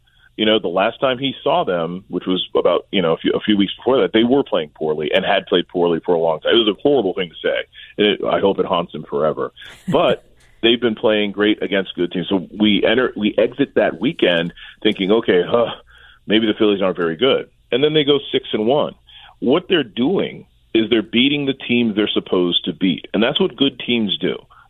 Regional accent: New York, United States; You know, I'm not from Philadelphia. I'm from New York State.

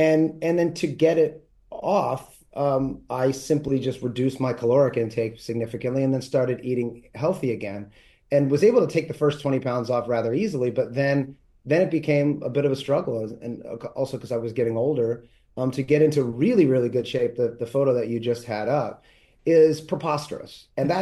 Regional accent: Philadelphia, Pennsylvania, United States; In fact, that house that I grew up in South Philly served as my house that I grew up in the television show.

